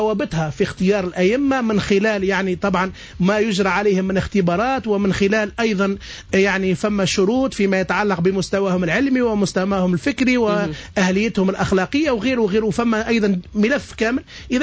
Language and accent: Arabic; Tunisia; accent: Tunisian; بلهجتنا التونسي باش التوانسة ومستمعينا يفهمونا،